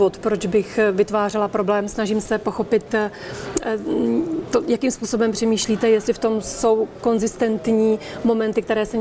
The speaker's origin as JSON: {"language": "Czech", "region": "Moravia", "country": "Czechia", "said": "Jestli jste si nenaběhl na bydle, jak se říká třeba u nás na Moravě"}